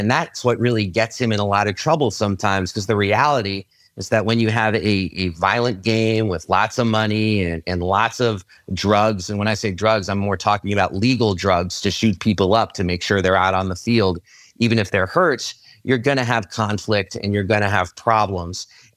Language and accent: English; New York City, New York, United States; I grew up in New York City, so I like to think I have a healthy vocabulary.